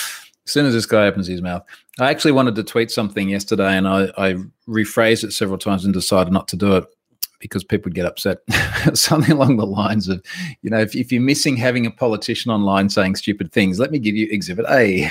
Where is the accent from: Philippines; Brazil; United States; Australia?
Australia; It's like they know I'm Australian.